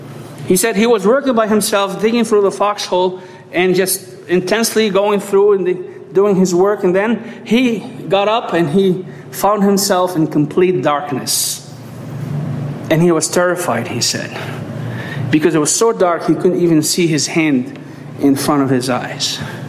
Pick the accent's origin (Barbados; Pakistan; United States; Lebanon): Lebanon; where I'm from Lebanon originally, and I survived 3 years of civil war from the age of 12 to the age of 15.